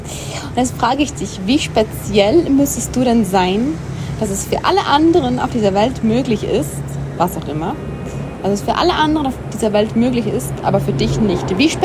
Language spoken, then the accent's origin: German; Switzerland; So viel, wie mein Heimatland einfach hat, die Schweiz.